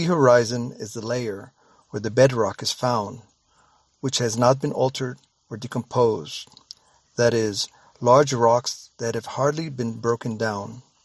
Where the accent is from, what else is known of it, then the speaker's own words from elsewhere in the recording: Caguas, Puerto Rico; I am from Caguas, Puerto Rico